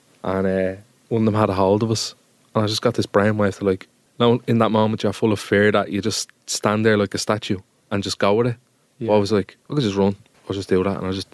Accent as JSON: {"language": "English", "town": "Dublin", "region": "Leinster", "country": "Ireland", "said": "I'm just from Ireland."}